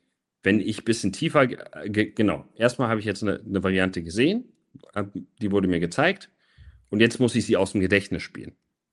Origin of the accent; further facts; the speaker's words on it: Munich, Bavaria, Germany; born there; now in Berlin, Germany; Also ich bin in München geboren und habe lange für Münchner Verein gespielt oder Münchner Vorortsverein und seit 14 Jahren jetzt in Berlin und spiele für Empor Berlin.